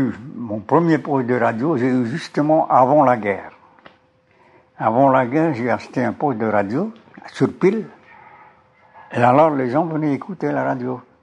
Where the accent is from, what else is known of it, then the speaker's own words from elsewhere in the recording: France; Pour rester français, je dois rester sous le gouvernement que le peuple a demandé.